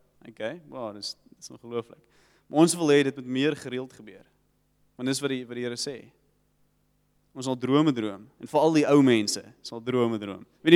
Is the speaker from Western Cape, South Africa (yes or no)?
yes; Rawsonville, Western Cape, South Africa; Daar waar ek vandaan kom, Rossingwil, was Hannepoetjie